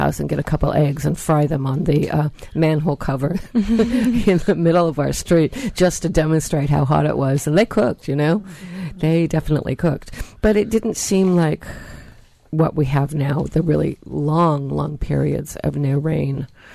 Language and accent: English; Vallejo, California, United States; I grew up on the Bay over in Vallejo.